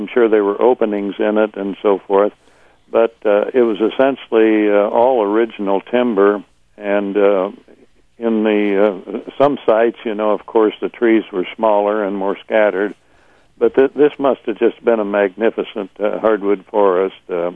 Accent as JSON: {"language": "English", "town": "Versailles", "region": "Indiana", "country": "United States", "tie": "born or raised there", "said": "No, I was born and raised here. My family goes way back to settlement days, I guess. I grew up in Ripley County near a little town of Versailles."}